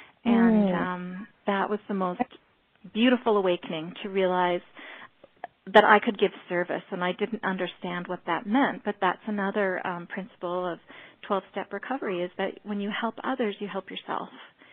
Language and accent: English; Alberta, Canada; listen, I'm from Alberta, Canada, but I do have a background in media and production and writing.